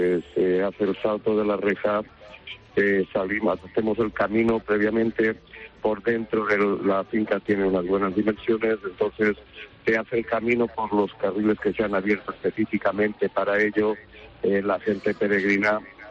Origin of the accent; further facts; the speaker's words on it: Elche, Valencian Community, Spain; Yo soy de Elche, Alicante.